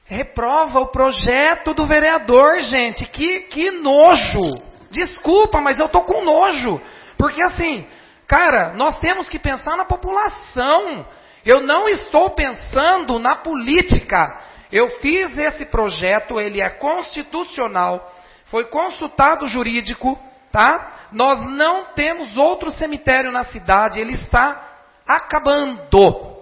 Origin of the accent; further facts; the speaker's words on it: Brazil; born there; Eu nasci na beira do buracão, na Vila Rebelo, e pretendo morrer onde eu estou morando, na minha vila.